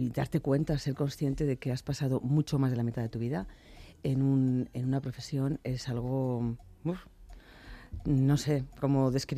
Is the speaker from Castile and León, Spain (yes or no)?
yes; Salamanca, Castile and León, Spain; realmente me encanta mi tierra, es algo que se plasma en todas las colecciones que hago, en todo mi diseño, esa sobriedad, esa elegancia que tiene Castilla y León, que tiene Salamanca, pues la llevo conmigo.